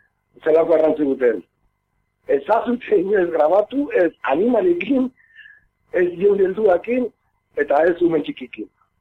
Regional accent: Irun, Basque Country, Spain; born there; erdi Nafarra nahi, irune sortu nintzen, beti ezazen ziaten etxean, gubiela kostaldeko Nafarrak. Baina ni ez dut euskaraz ikasi bertan

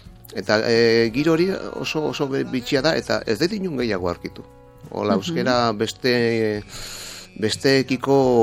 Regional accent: San Sebastián, Basque Country, Spain; Bai, Donostiarra, errandin bizi naiz, eta Donostiarra naiz, bai.

